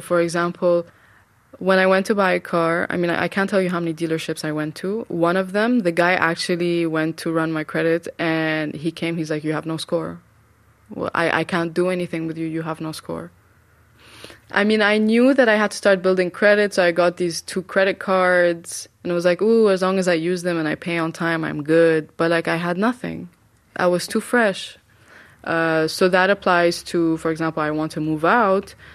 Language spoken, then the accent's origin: English; Dubai, United Arab Emirates; born or raised there; moved away as an adult; now in United States